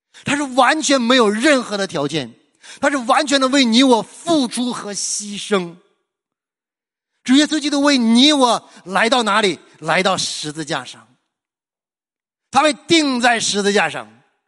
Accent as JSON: {"language": "Chinese", "country": "China", "said": "你知道我们中国人呢，不太会表达爱，不太容易表达爱。"}